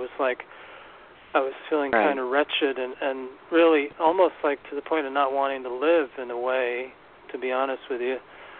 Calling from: New York City, New York, United States; New York City, Rebecca.

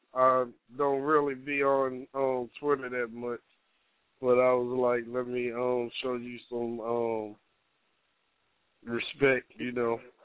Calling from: Atlanta, Georgia, United States; I'm calling from Atlanta.

